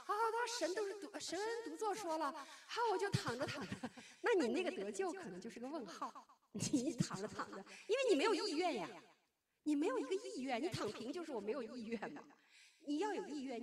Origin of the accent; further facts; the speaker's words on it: China; 我们中国人如果说从味觉到视觉你换过来